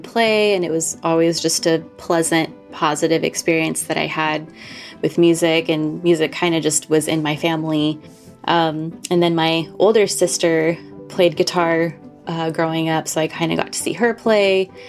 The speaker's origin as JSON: {"language": "English", "region": "California", "country": "United States", "tie": "born or raised there", "also_born_or_lived": "Moses Lake, Washington", "lives_now": "Oregon, United States", "said": "I was born in Moses Lake, Washington, very small town. Lived there up until I was about six and then moved to California. Lived in California most of my life. Recently moved to Oregon about 3.5 years ago."}